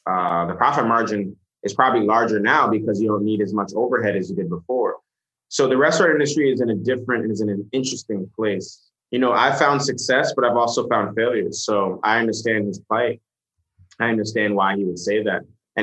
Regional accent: Bronx, New York, United States; I come from the South Bronx.

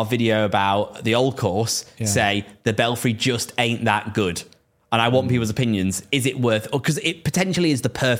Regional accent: Preston, North West England, United Kingdom; I'm 29. I play off 10-ish. I'm the one from Preston.

